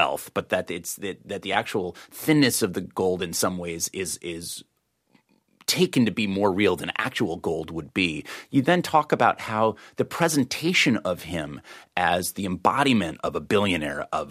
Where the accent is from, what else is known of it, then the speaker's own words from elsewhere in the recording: California, United States; You know, I'm Californian.